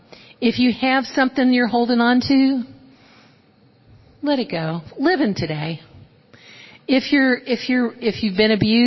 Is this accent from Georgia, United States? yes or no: yes; Georgia, United States; now in Crestwood, United States; You know, I am a Georgia girl.